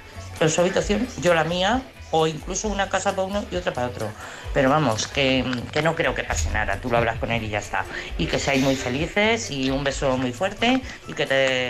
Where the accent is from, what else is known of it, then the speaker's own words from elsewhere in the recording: Madrid, Community of Madrid, Spain; de Madrid, claro.